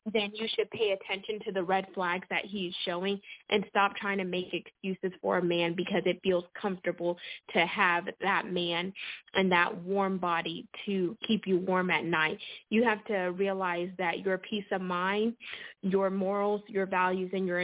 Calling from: Houston, Texas, United States; I'm calling in from Houston, Texas.

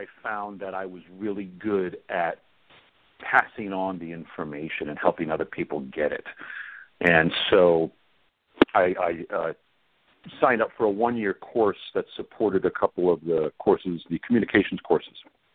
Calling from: Spokane, Washington, United States; Spokane, Washington.

